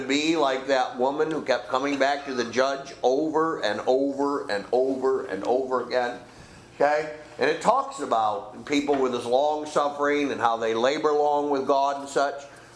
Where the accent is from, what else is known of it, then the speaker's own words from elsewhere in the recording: Machias, Maine, United States; You know, I always remember growing up in Machias, you know, a mile and a half out of town and such, and never with the town kids